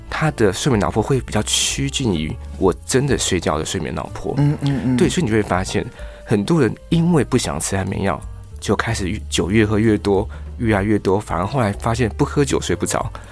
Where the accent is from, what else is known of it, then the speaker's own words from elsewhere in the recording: Taiwan; 因为我们台湾人取的药物太简单了。